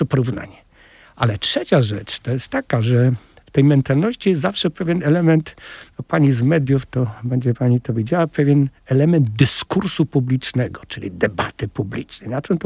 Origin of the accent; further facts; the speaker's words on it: Poznań, Greater Poland Voivodeship, Poland; ja odziedziczyłem to jestem poznaniakiem.